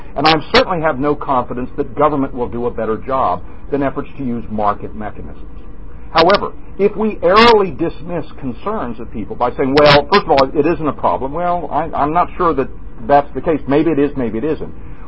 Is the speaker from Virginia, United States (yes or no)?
yes; Pulaski, Virginia, United States; When I was growing up, the nicest people you'd find in my hometown of Pulaski, Virginia, were the people who work for the post office.